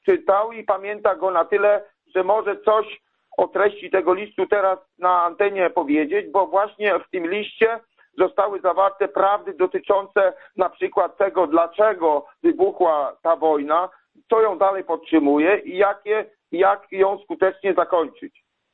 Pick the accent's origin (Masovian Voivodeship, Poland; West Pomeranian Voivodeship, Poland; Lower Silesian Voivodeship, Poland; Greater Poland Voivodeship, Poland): West Pomeranian Voivodeship, Poland; Ciechnowo; jestem z Ciebiatowa nad rzeką Regą z województwa zachodniopomorskiego.